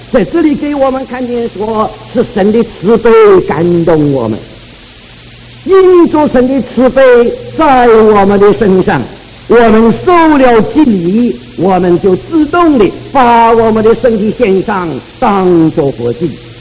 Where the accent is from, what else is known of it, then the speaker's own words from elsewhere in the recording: China; 所以我们中国人说，我们在那里学字的时候是看图认字。